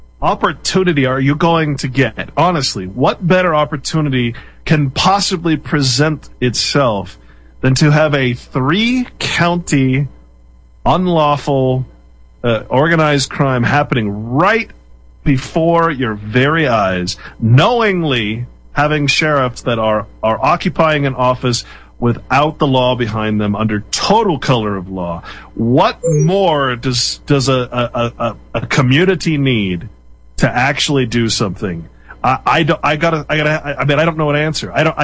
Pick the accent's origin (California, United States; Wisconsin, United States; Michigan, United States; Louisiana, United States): California, United States; Sacramento; I grew up in Sacramento.